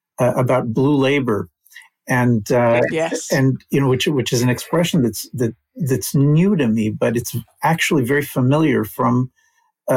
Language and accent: English; United States; mostly I grew up in the United States, but I was growing up in a Jewish Israeli home, and so there certainly were two different cultures.